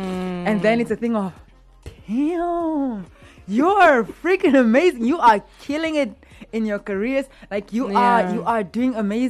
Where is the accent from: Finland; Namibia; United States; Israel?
Namibia; Windhoek, Khomas; And then she raised me, so I grew up with her in Windhoek.